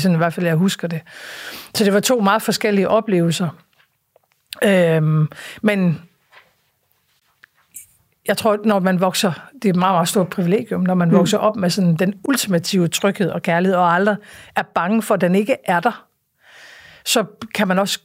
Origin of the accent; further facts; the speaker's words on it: Aalborg, North Denmark Region, Denmark; der stadigvæk var i Aalborg i den tid, hvor jeg voksede op